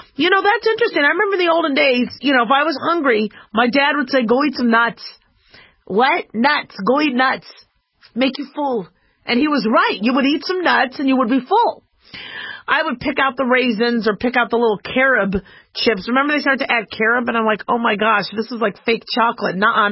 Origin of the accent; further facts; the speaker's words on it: Las Vegas, Nevada, United States; now this comes from my hometown newspaper, the Las Vegas Review-Journal